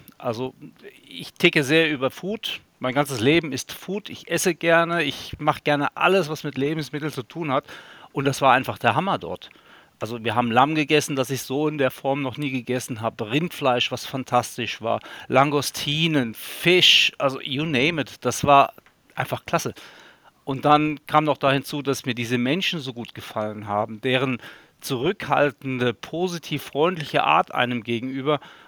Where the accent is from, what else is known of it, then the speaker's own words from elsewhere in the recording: Germany; born there; moved away as an adult; Ich bin zwar gebürtiger Deutscher, aber durch meinen Beruf bin ich halt sehr früh als junger Mann verschwunden. Ich war 30 Jahre insgesamt im Ausland.